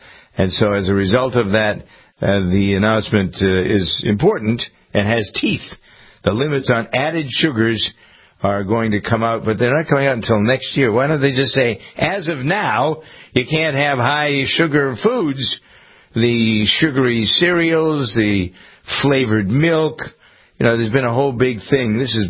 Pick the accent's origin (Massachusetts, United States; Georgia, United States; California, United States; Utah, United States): Massachusetts, United States; Framingham; At least that's the way it is here in my hometown of Framingham.